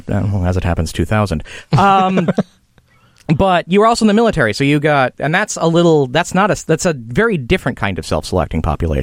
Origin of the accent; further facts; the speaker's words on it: United States; I'd have to go over there and forget that I'm American